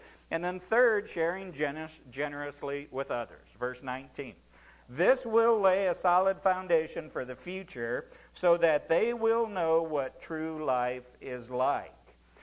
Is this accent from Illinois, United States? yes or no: yes; Illinois, United States; I know growing up in Illinois and doing farm work like I did